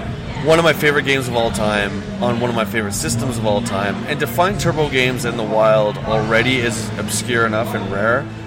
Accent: London, Ontario, Canada; I'm from London, Ontario, Canada, and... we met, actually, we grew up together

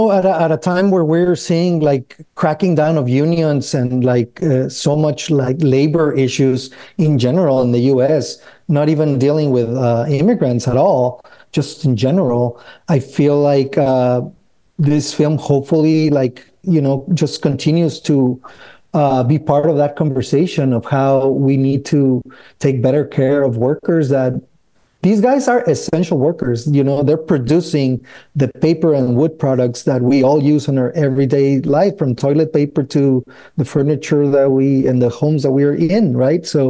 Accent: Tijuana, Baja California, Mexico; I'm from Tijuana. There's like a three wall border.

